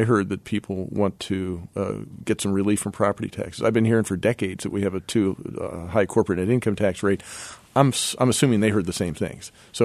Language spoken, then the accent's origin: English; Pennsylvania, United States; I think Philadelphia deserves money because I'm from York County